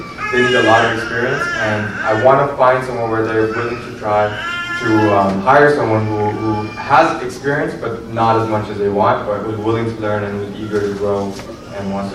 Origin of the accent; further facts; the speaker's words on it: Canada; I'm from Canada, and I'm looking for a job in Michigan